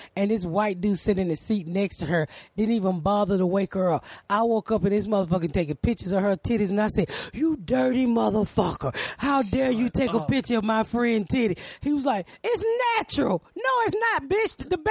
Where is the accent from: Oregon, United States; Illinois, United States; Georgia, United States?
Georgia, United States; Decatur; I grew up in right outside Decatur, called Artwright Place. Yeah. So my family's mainly in Decatur. That's in Atlanta.